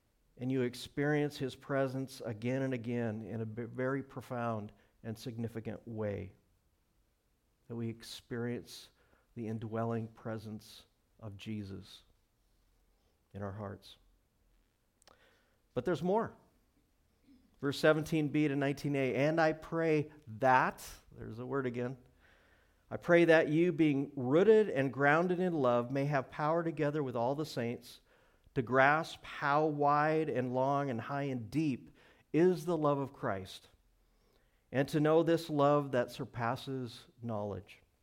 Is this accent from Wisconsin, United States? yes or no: no; Montana, United States; Of course, I'm from Montana. I like wide open spaces, you know.